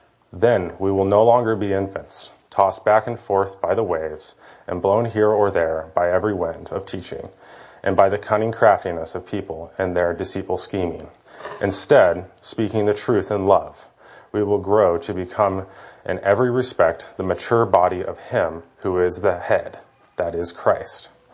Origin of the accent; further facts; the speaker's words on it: United States; Growing up in America, I've been taught to think of autocracies and oligarchies as bad and evil.